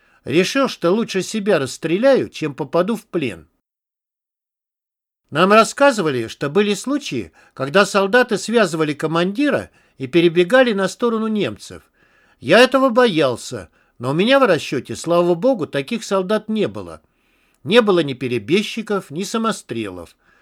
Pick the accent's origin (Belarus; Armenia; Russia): Armenia; Goris, Syunik; среди них был пожилой боец из моего родного города Гориса